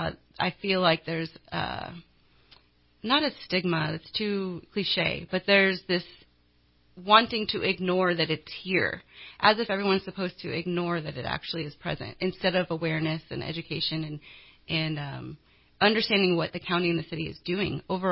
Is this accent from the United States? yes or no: yes; Redding, California, United States; I grew up in Reading, and I love the city, and I grew up in Enterprise area. And surprisingly, actually, I still live in Enterprise area.